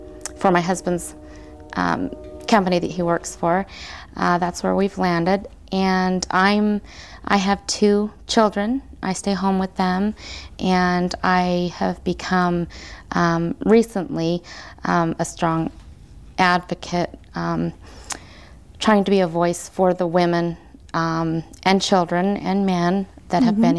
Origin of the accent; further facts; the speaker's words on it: Sandy, Utah, United States; I grew up in in Sandy, Utah.